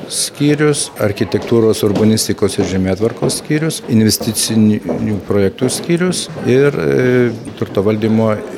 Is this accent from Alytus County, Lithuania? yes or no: yes; Alytus, Alytus County, Lithuania; Taip, esu alytiškis, pradėjau ir baigiau čia vidurinę mokyklą. Taip pat čia esu dirbęs tiek milicijoje, tiek policijoje, dirbęs Vilniaus banke anksčiau.